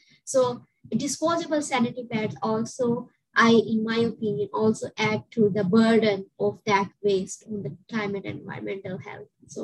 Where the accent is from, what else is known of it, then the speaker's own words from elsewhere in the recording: Pakistan; English is a second language; also born or lived in Germany; I was born in Pakistan. I was born and raised early, my early years, most of the years, like in Pakistan. And then I moved to Germany at some point.